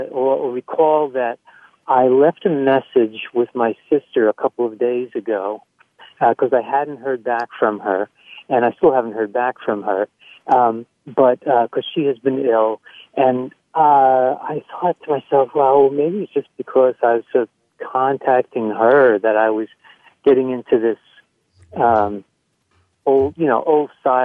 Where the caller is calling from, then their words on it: Hempstead, New York, United States; I'm calling from Hempstead, New York. It's out on Long Island.